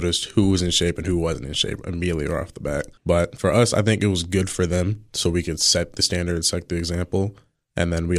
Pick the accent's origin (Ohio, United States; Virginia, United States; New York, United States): Ohio, United States; Kings Mills; Well, I'm from Kings Mills, Ohio. There's a little bit 20 minutes north of downtown Cincinnati